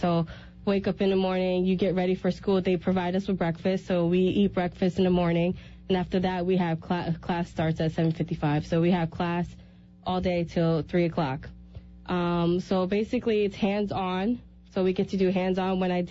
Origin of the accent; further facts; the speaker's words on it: New York, United States; So I'm from New York. I'm not from Connecticut. I'm from New York.